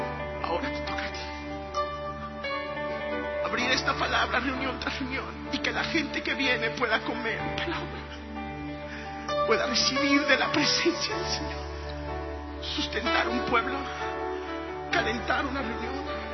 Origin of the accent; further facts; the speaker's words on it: Veracruz, Mexico; also born or lived in Villahermosa; now in Mérida, Mexico; Nací en Villahermosa, Tabasco, toda mi vida estuve en Veracruz y hoy vivo en Mérida, Yucatán.